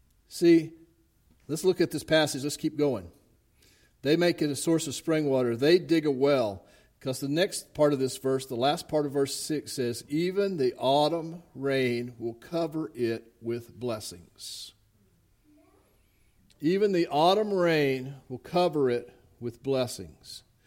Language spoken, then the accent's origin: English; the South, United States; and I'm from the South. If it goes 3 weeks without rain, everybody's worried.